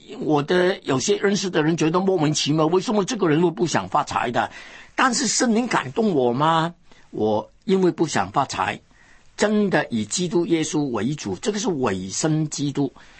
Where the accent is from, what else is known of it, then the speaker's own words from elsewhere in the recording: Hong Kong; 我有一个香港人，我是1938年在香港出生的了。本来呢一直当作自己是香港人，但是因为信了耶稣，有了主的爱的感动，就变为一个中国人。